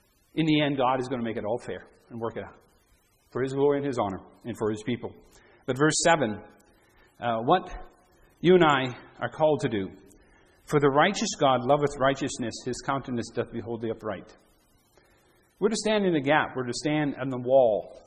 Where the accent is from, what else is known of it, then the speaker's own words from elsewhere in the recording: Youngstown, Ohio, United States; now in Cornwall, Canada; It's like Youngstown. I grew up in Youngstown. I was born in Youngstown, Ohio.